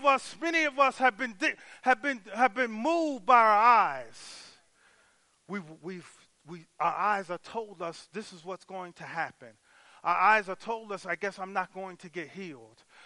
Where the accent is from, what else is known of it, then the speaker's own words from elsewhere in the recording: Miami, Florida, United States; now in Sierra Vista, United States; I'm from Miami, y'all. I'm not from Sierra Vista. I'm not whatever. And I grew up around the water.